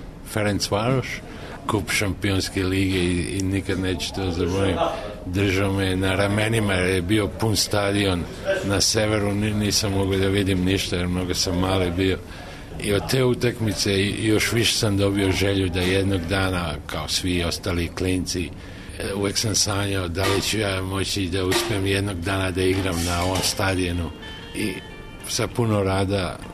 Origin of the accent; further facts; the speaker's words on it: Žarkovo, Belgrade, Serbia; now in Australia; Ja uvek kad me pitaju odakle si, ja uvek kažem Žarkovo, prvo pre Beograda. Još uvek smo tu